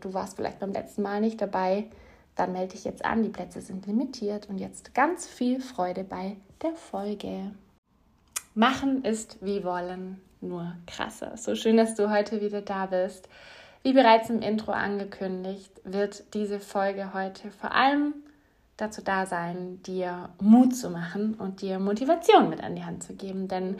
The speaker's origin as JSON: {"language": "German", "town": "Ulm", "region": "Baden-Württemberg", "country": "Germany", "tie": "born or raised there", "said": "auf sehr, sehr vielen Veranstaltungen hier in der Ulmer Umgebung bei uns"}